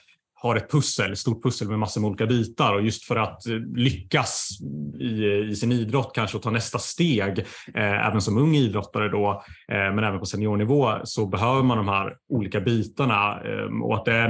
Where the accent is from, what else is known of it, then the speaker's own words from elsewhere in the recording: Nyköping, Södermanland, Sweden; förankrade lokalt i Nyköping då. Där jag kommer ifrån just då.